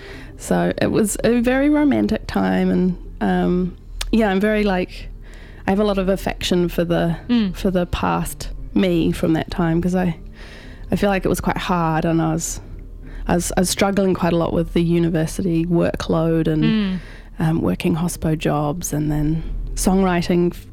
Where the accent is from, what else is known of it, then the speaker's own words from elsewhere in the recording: West Auckland, Auckland, New Zealand; moved away as an adult; now in Wellington, New Zealand; I moved to Wellington from my home in Auckland. I grew up in West Auckland and then moved to Wellington for uni and lived there for 5 years